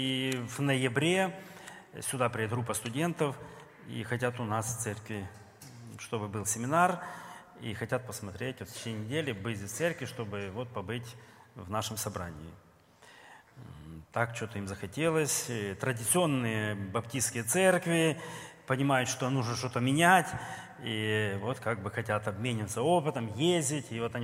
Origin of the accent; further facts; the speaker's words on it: Kherson, Kherson Oblast, Ukraine; она говорит, откуда вы? Я говорю, с Херсона.